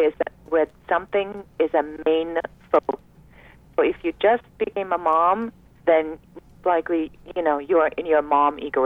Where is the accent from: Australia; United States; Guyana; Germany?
Germany; moved away; You know, I'm an immigrant from Germany